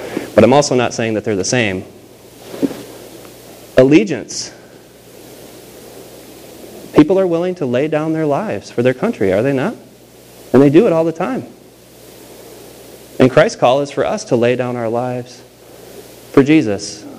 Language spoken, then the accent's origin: English; Chicago, Illinois, United States; growing up in the Chicagoland area, growing up a Cubs fan